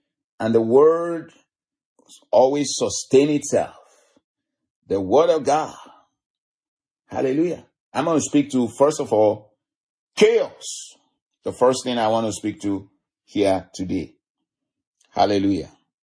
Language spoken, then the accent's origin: English; Arizona, United States; because I'm from Arizona. And any freeway in Arizona, you go 1 mile or a mile and a half at most.